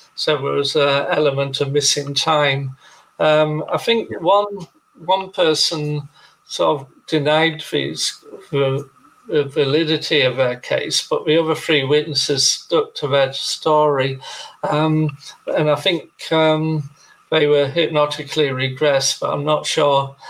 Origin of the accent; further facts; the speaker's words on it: United Kingdom; And being a British ufologist or a European ufologist, we tend to look at the social and psychological aspects of UFOs, whereas in the States, it tends to be more an extraterrestrial viewpoint.